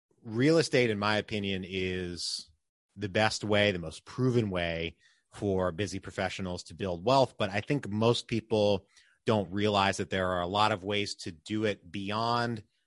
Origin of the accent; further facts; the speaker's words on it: Pennsylvania, United States; I grew up right near Hershey Park in Pennsylvania